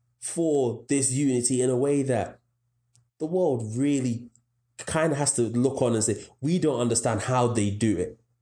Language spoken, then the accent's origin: English; Ghana; And it's weird because obviously I'm the guy from Ghana and they're from Hungary.